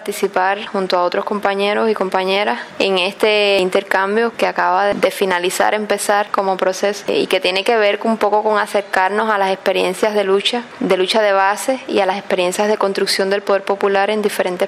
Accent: Cuba; Creo que los cubanos cargamos y las cubanas cargamos con la responsabilidad que nos ha dado la historia

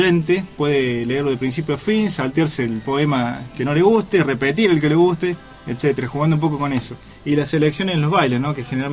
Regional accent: Villa María, Córdoba, Argentina; tengo amigos poetas en Villa María, soy de Villa María

